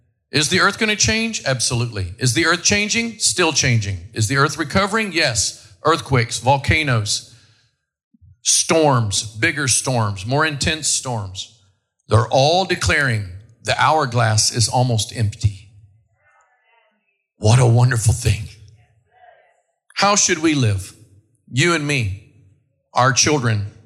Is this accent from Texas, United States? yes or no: no; Oklahoma, United States; We have earthquakes in Oklahoma. I'm from Oklahoma. Never in my childhood did we ever have one.